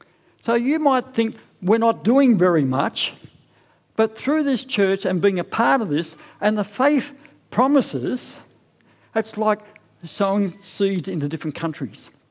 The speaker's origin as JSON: {"language": "English", "town": "Sydney", "region": "New South Wales", "country": "Australia", "tie": "born or raised there", "said": "I grew up in Mount Druitt in Sydney. Anybody know Mount Druitt? Anybody? Yeah, Mount Druitt. That's a rough area."}